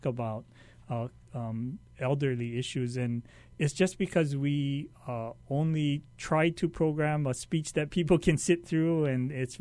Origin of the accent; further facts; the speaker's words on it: Pearl City, Hawaii, United States; You know, the Plaza is now in Pearl City, my hometown, and on the edge of Waikiki